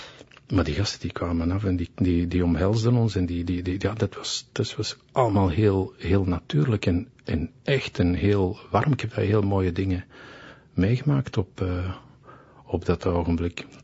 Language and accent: Dutch; Flanders, Belgium; man, ik ben een Vlaming, ik doe dat.